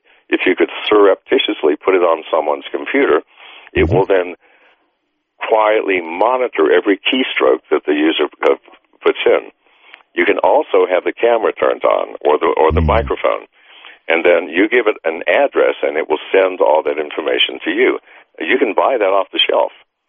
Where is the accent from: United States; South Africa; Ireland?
Ireland; You know, I'm Irish and come from a family of drinkers